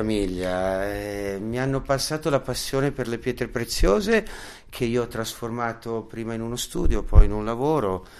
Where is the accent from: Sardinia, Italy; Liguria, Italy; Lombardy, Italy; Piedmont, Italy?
Lombardy, Italy; Milan; sono milanese e non vorrei dirlo, però purtroppo Milano è la capitale